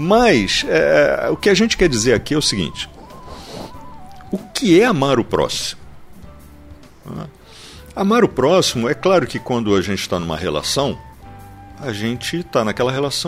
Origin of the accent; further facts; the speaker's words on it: Angra dos Reis, Rio de Janeiro, Brazil; Eu cresci, eu fui criado em Angra dos Reis, cresci lá, minha infância praticamente toda morei lá.